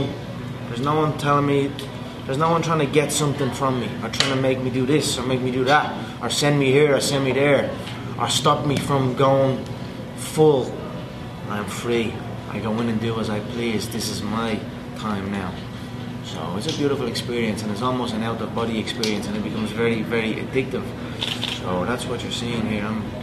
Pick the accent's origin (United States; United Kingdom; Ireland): Ireland; Dublin, Leinster; Yeah, where I grew up in Dublin was a tough neighborhood.